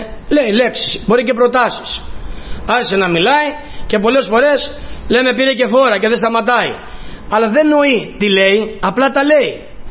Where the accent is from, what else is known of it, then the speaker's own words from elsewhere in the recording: Greece; στην Ελλάδα ελληνικά, γιατί είμαι Έλληνες.